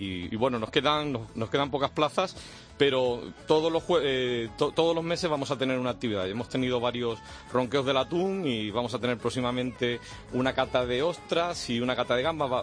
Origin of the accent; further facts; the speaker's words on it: Andalusia, Spain; como soy gaditano